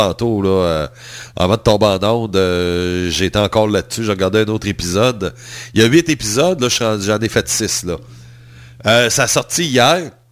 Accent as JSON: {"language": "French", "town": "Quebec City", "region": "Quebec", "country": "Canada", "tie": "born there", "said": "Moi, là, je suis né à Québec."}